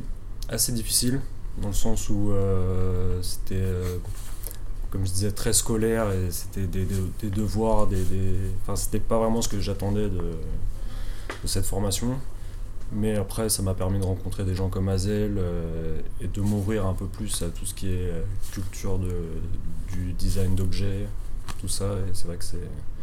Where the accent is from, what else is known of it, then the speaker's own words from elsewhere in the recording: Île-de-France, France; Du coup, je suis originaire du Val-de-Marne.